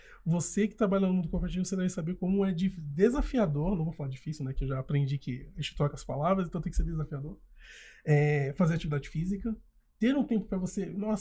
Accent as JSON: {"language": "Portuguese", "town": "Santos", "region": "São Paulo", "country": "Brazil", "said": "Por eu ser de Santos, e mesmo assim sendo uma cidade já urbanizada e tudo"}